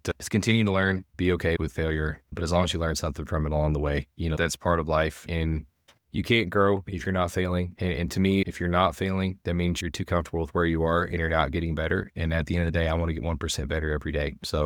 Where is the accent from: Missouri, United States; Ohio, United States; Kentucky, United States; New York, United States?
Kentucky, United States; Hazard; also born or lived in Lexington; I lived in Lexington, Kentucky for 12 years. Never thought I would move back to my hometown of Hazard here in Eastern Kentucky